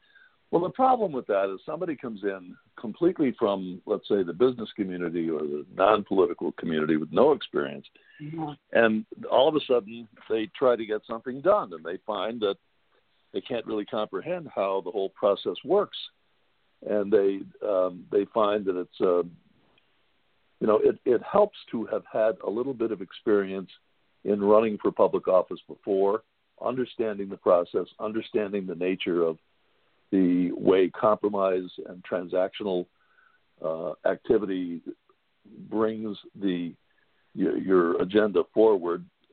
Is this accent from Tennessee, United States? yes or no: no; Oswego, New York, United States; I'll tell people I'm from Oswego, and they go, oh, down on the southern tier? No, no, no, that's Owego.